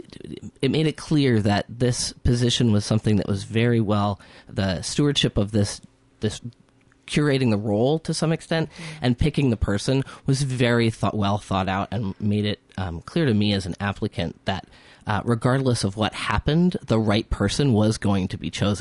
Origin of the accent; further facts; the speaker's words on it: Hartford, Connecticut, United States; I am from Hartford, Connecticut, the capital city of a tiny state far away.